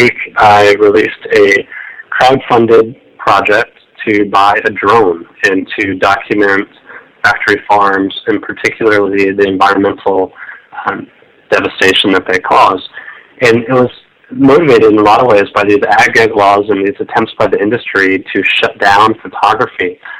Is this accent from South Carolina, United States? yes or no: no; Texas, United States; I grew up in Texas, born and raised.